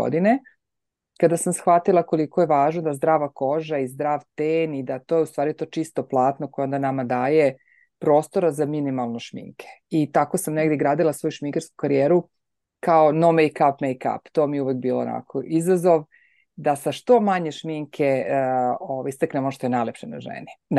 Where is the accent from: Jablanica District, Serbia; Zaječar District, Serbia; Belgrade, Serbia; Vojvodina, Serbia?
Vojvodina, Serbia; Nova Pazova; još u amaterskom pozorištu u kom sam odrasla u Novoj Pazovi